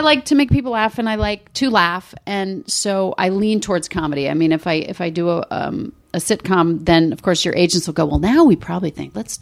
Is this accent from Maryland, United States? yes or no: yes; Rockville, Maryland, United States; I grew up in Rockville, Maryland, a little town.